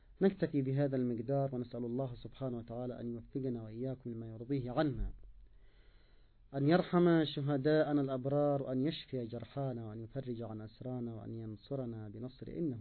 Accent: Yemen; مدمنون على الإطالة في تخزينة الجات عندنا في اليمن

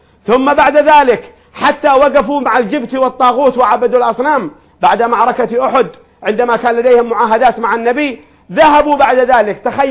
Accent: Yemen; نحن كيمنيين

